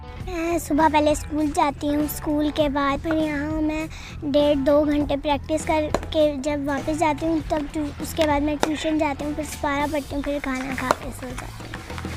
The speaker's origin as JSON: {"language": "Urdu", "country": "Pakistan", "said": "میں پاکستان کو سپورٹ کروں گی کیونکہ میں خود پاکستانی ہوں۔"}